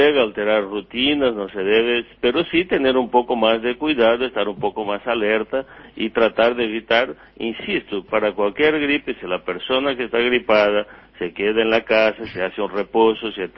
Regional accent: Rio Grande do Sul, Brazil; Spanish is a second language; yo soy de Río Grande do Sul, en Brasil, donde también se toma

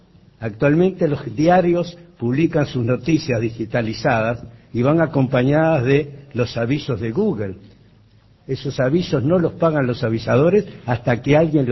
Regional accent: Montevideo, Uruguay; born there; Después en la otra dice que nací en Montevideo, como efectivamente.

